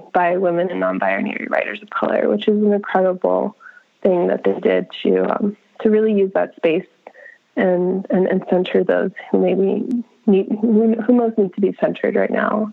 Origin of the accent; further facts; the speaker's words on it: Miami, Florida, United States; And I grew up in Miami.